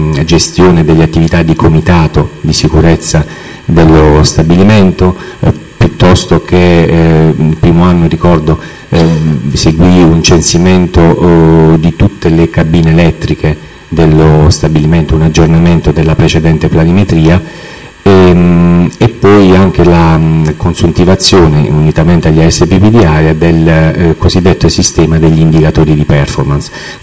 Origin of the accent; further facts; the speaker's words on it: Mola di Bari, Apulia, Italy; born there; now in Massafra, Italy; sono nato a Mola di Bari il 1 maggio del 1975.